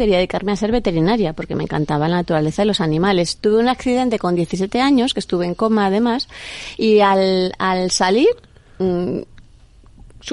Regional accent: Madrid, Community of Madrid, Spain; born there; pero yo nací en Madrid.

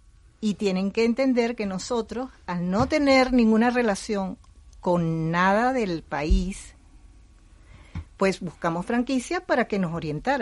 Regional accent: Venezuela; moved away as an adult; now in Spain; ya somos inmigrantes, ¿verdad? Somos venezolanos. Y tenemos un año aquí en España. Nuestros hijos están ya radicados aquí.

